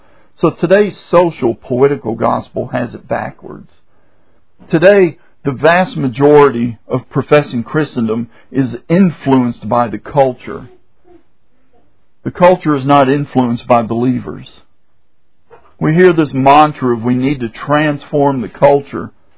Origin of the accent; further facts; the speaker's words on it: Michigan, United States; we're from Michigan and we've come down here to the so-called Bible Belt